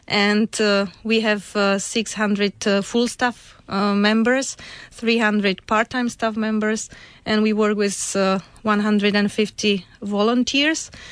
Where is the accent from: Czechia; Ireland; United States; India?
Czechia; I come from Czech Republic